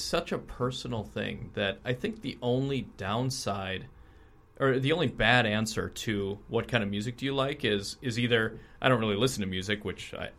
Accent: Minnesota, United States; Don't forget, I'm from Minnesota. Everything sounds goofy to me.

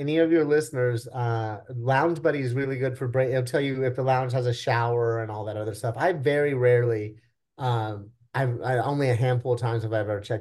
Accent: Oklahoma, United States; I'm from Oklahoma. I'm actually from a small town in Oklahoma, but I've been living in Oklahoma City for most of my life. We moved to Oklahoma City. I was probably 12 or 13.

